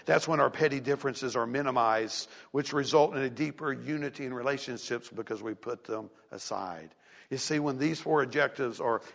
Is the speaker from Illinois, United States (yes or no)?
no; Tennessee, United States; Folks, I'm from East Tennessee. You know that.